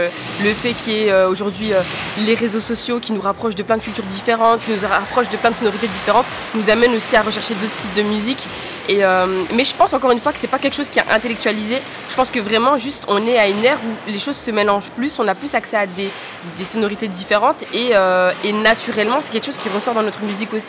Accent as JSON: {"language": "French", "region": "Brussels", "country": "Belgium", "said": "je viens de Molenbeek, de Bruxelles, j'ai écouté de tout. J'ai une mamie qui écoutait de la variété française, mais je suis congolaise"}